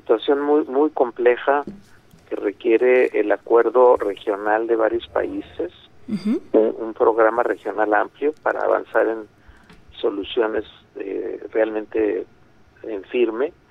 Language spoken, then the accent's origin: Spanish; Mexico; el 40% ya somos mexicanos